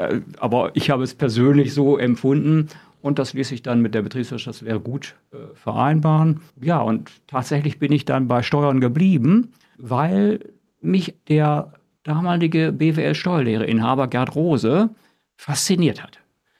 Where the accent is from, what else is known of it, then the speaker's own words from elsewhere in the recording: Northern Germany, Germany; Ich komme aus Norddeutschland